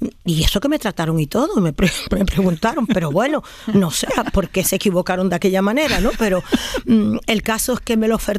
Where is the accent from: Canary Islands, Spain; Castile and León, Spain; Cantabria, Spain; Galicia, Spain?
Canary Islands, Spain; Y yo, que soy canaria y que no estoy acostumbrada, salvo estos días que aquí ha nevado, pero normalmente aquí no nieva.